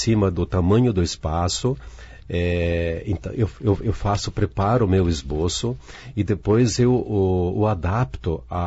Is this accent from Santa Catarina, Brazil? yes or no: yes; Urussanga, Santa Catarina, Brazil; born there; accent: catarinense; na região onde eu nasci, em Santa Catarina, a famosa Uruçanga, eles falam um pouco mais cantado. Mas como eu só morei em Uruçanga até os 3 anos de idade, e a partir dali os meus pais se transferiram para Francisco Beltrão.